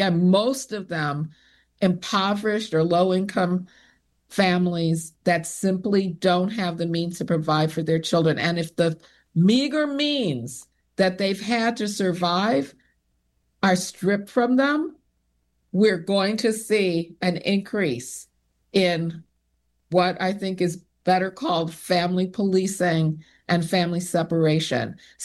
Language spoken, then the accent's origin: English; Chicago, Illinois, United States; because I grew up in Chicago in a very diverse community, Hyde Park Kenwood, on the south side of Chicago.